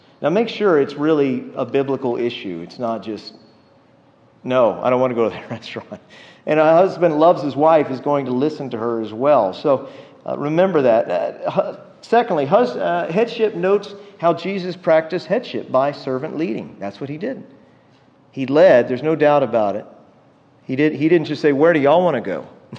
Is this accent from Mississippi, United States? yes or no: no; Texas, United States; And I'm from Texas, so that hurts a little bit, but it's true.